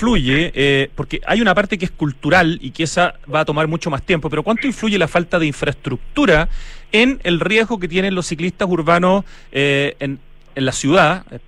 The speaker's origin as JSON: {"language": "Spanish", "country": "Chile", "said": "somos todos chilenos al final"}